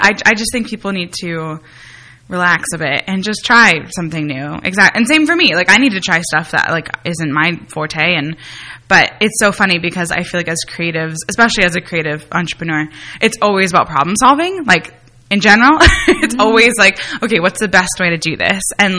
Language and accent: English; New Jersey, United States; I'm from Jersey too, so forget it.